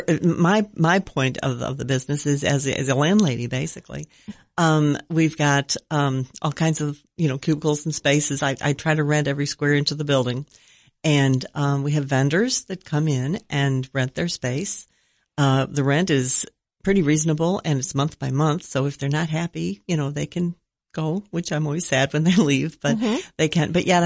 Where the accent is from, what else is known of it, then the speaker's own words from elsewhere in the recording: Buffalo, New York, United States; moved away; Buffalo, New York.